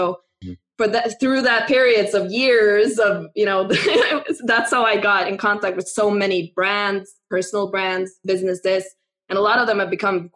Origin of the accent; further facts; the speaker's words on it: Norway; I'm half Norwegian, half American, but I grew up in Norway, so I consider myself Norwegian.